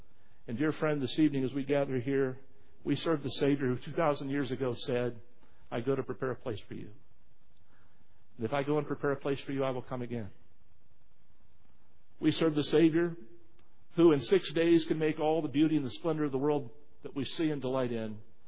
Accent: Hephzibah, West Virginia, United States; I grew up near Hephzibah, West Virginia.

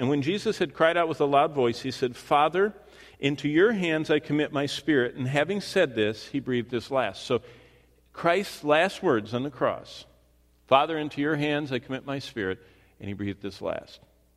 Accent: East Lansing, Michigan, United States; my pastor always said that at Lake Lansing Baptist Church growing up in East Lansing, Michigan.

